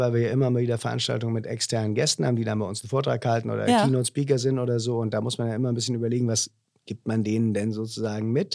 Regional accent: Southern Germany, Germany; now in Osnabrück, Germany; Man muss sich zum Grünkohlessen zwingen, aber das kriegt man als Süddeutscher auch hin.

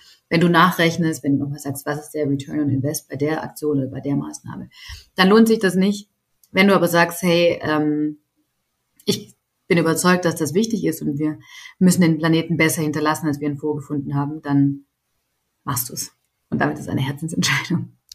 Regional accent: Baden-Württemberg, Germany; Ich bin hier im Schwarzwald aufgewachsen, wo unser Unternehmen auch ist.

